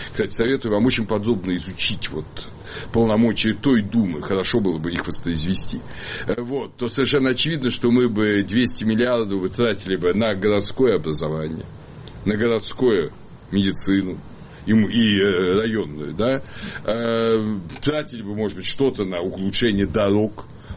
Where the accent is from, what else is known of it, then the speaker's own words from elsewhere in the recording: Moscow, Russia; Я всю жизнь прожил в Москве. Я родился в Москве. Всю жизнь прожил в Москве.